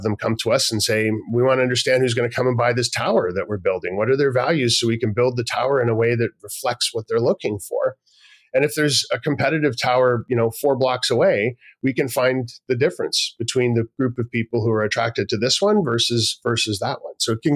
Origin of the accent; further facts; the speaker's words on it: Canada; I mean, as a Canadian, I was like, oh, I want Canada to have its own region.